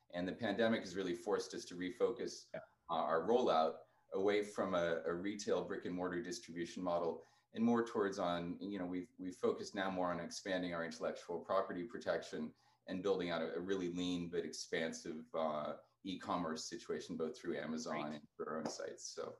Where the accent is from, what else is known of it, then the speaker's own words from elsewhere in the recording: California, United States; that's going to premiere in California. That's my home state.